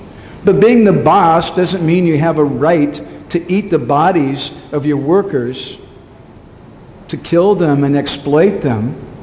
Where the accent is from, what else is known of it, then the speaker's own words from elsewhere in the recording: Los Angeles, California, United States; I remember when I was growing up in Los Angeles as a devotee, book distributor